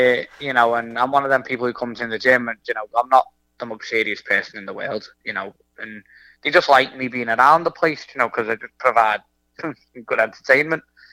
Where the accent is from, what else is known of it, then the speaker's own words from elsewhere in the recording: United Kingdom; As you know, it's not easy being British living over here.